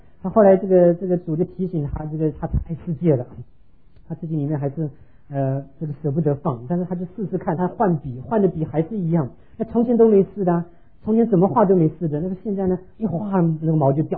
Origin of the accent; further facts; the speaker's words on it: Tainan, Taiwan; 所以在我考高中的时候考上台湾那个台南第一志愿，叫台南一中啊